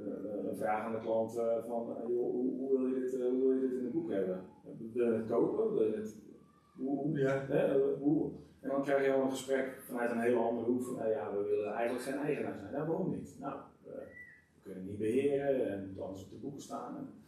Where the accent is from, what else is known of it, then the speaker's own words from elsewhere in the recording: Rotterdam, South Holland, Netherlands; ik kom uit Rotterdam.